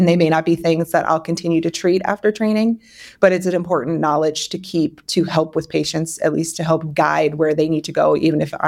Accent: Pennsylvania, United States; moved away as an adult; now in Iowa, United States; I didn't grow up in Iowa. I grew up in Pennsylvania. So I grew up where the healthcare systems are very different, and I didn't understand that until I came here for training.

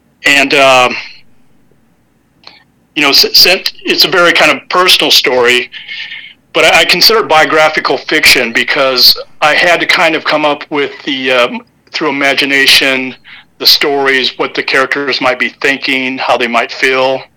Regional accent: Webster City, Iowa, United States; Yeah, I grew up in Webster City, born in Hamilton County Hospital.

